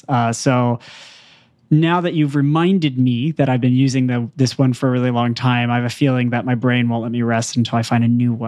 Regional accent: United States; I keep wanting to say pick six because I'm American.

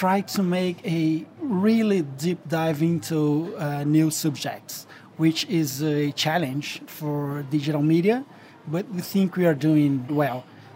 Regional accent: Brazil; We are from Brazil, so we really like to live summer all over the year.

